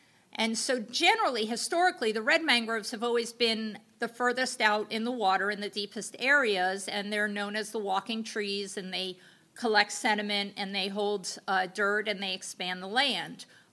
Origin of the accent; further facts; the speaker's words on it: Florida, United States; I'm from South Florida, and a lot of the project examples I have in here are South Florida and the Caribbean.